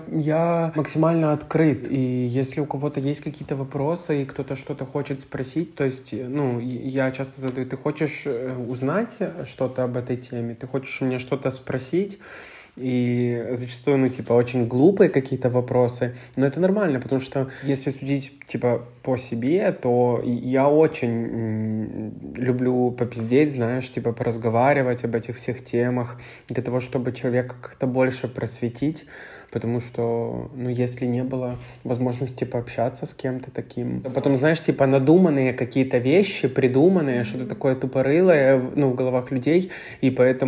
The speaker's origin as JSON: {"language": "Russian", "country": "Ukraine", "moved": "yes", "lives_now": "Warsaw, Poland", "said": "я живу в Варшаве. Я с Украины, и мне 22 года. И я гей."}